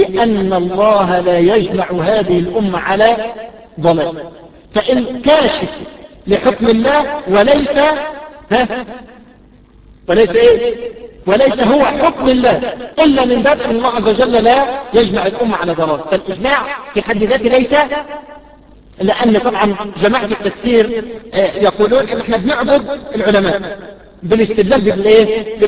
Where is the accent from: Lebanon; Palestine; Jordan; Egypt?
Egypt; يا شيخ يعني فتواكم في مسألة النقاب أحدثت عندنا في مصر بلبلة فكرية غير عادية